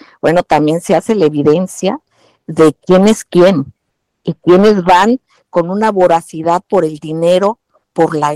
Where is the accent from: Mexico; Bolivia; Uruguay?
Mexico; en mi punto de vista como mexicano